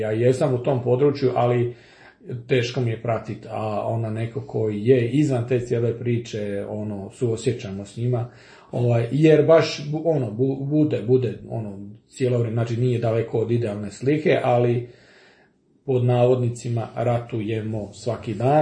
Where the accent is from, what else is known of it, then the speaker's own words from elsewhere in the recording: Ilača, Vukovar-Srijem County, Croatia; ja sam inače iz rodom iz Ilače, ovaj, za slušatelje sa samog granice ovaj, lijepe naše, i tamo je Ikavica